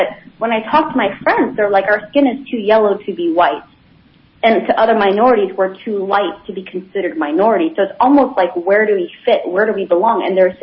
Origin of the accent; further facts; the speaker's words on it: Los Angeles, California, United States; When I say I'm from L.A., which is true, I was born in California, and I say L.A.